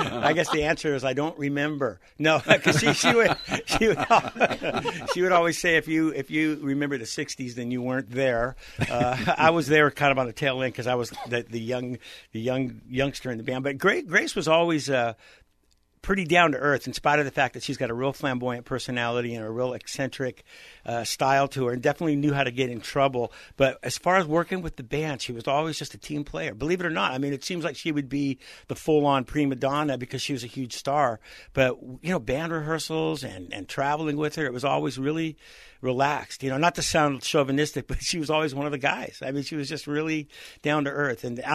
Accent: Mill Valley, California, United States; And I moved up from the Bay Area. A little town called Mill Valley was just north of San Francisco.

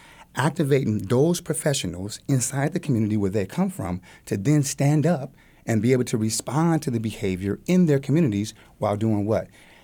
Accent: San Bernardino, California, United States; I'm from San Bernardino, about 20, 30 minutes away from Los Angeles, California. So I grew up in the late 80s, going into the 90s.

